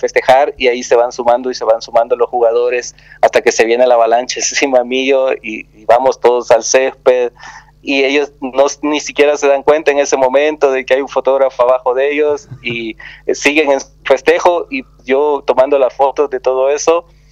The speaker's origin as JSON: {"language": "Spanish", "country": "El Salvador", "said": "soy salvadoreño, así que mi carrera la inicié en El Salvador, en mi país"}